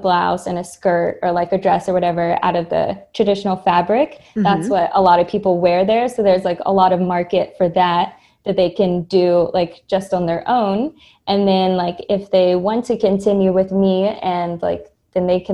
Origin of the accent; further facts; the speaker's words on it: Virginia, United States; Yeah, I was raised in Southern Virginia, but my father was born there.